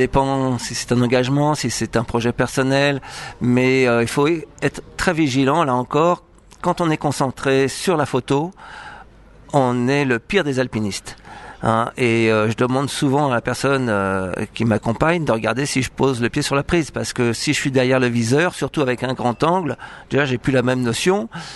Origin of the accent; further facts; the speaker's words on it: Bondy, Île-de-France, France; Alors, parisien, j'aurais préféré, j'étais de Bondy, du 9-3, dans une cité qui était pas top.